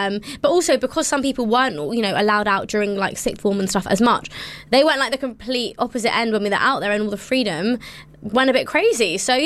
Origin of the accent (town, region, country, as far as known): India